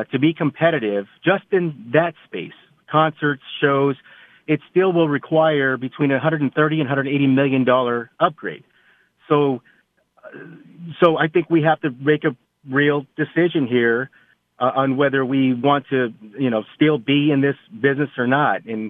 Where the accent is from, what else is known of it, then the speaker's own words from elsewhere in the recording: Phoenix, Arizona, United States; I happen to be from Phoenix. I'm born and raised in Phoenix.